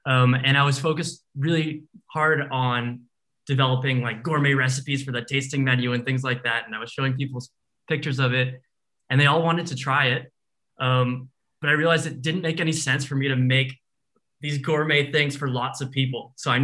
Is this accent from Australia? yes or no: no; Boston, Massachusetts, United States; now in San Francisco, United States; I'm from Boston, but I live in San Francisco.